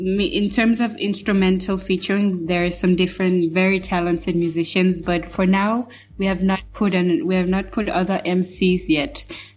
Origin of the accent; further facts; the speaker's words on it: Copenhagen, Capital Region, Denmark; also born or lived in Kenya; I was born there in Kenya and went to school in Copenhagen, grew up there.